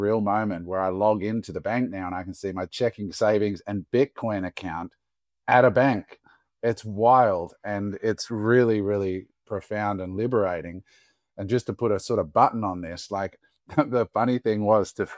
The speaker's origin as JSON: {"language": "English", "country": "Australia", "said": "as an Australian, Aussies will really love this"}